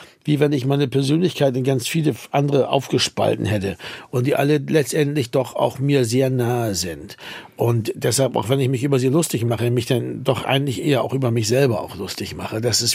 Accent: Bremen, Germany; now in Berlin, Germany; Ich bin Bremer, der in Berlin wohnt. Schon sehr lange

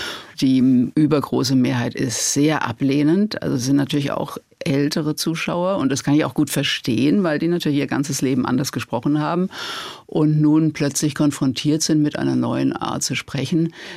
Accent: Worms, Rhineland-Palatinate, Germany; Ich sagte schon, Studentenrevolte und Schülerrevolte im Kleinen, auch bei uns in Worms.

